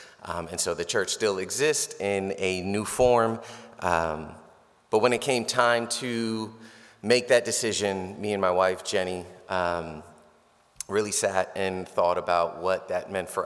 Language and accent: English; New York, United States; now in Lancaster, United States; We're from New York, and in New York, this is Lancaster, and only Amish live here.